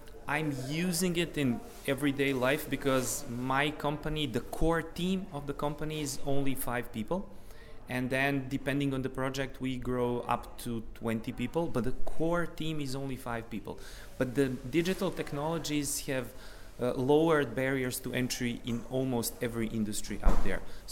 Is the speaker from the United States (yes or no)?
no; Montenegro; I come from Montenegro. I've been teaching at the University of Montenegro for 12 years